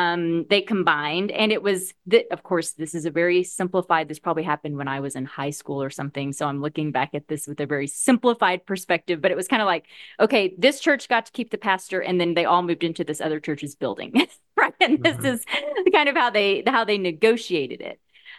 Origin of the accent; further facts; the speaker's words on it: Oklahoma, United States; now in Texas, United States; And I think it's because I'm in Texas. There, I grew up in Oklahoma. So very Bible Belt.